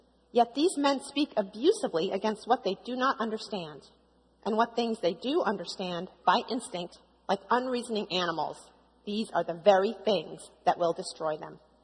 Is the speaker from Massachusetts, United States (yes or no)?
yes; Boston, Massachusetts, United States; I was born and raised in Boston and have some great childhood memories of growing up in a large family.